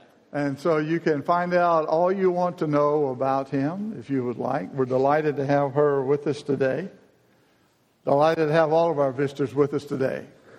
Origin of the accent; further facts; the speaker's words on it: Decatur, United States; I remember growing up in Decatur that my mother on Christmas Day, or when she was decorating for Christmas, early on when we lived in the house I was brought up